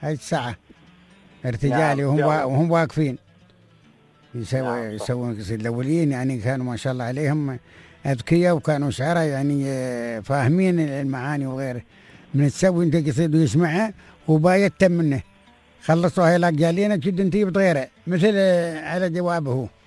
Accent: Oman; هذا ندور نحن من عمان نقول جديد

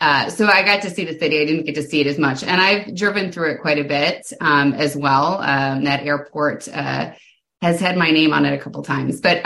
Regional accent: Florida, United States; But I'm from Southwest Florida, so I live there, so I'm very familiar with the area

